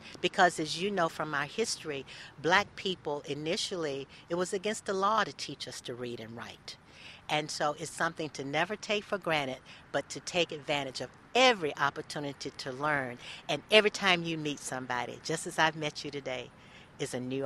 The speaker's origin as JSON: {"language": "English", "region": "Georgia", "country": "United States", "tie": "born or raised there", "said": "when I was your age and growing up in Georgia, at a time when we were separated because of the color of our skin."}